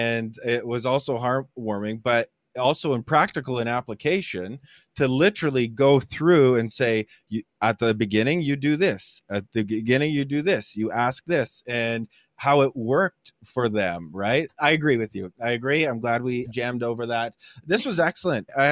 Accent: Canada; And as a Canadian

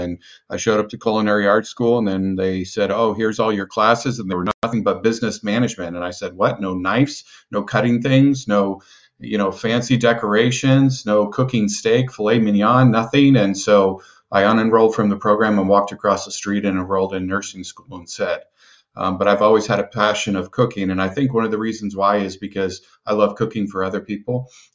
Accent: West Coast, United States; I grew up on the West Coast, but there is something about chicken and dumplings that just drives me crazy.

